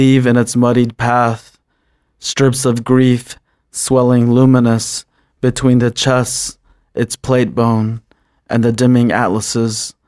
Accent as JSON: {"language": "English", "country": "United States", "said": "I'm originally from the Navajo Reservation, and I'm of the Bimpitotni, Todachitni, Bitter Water people, and I'm born for the many goats."}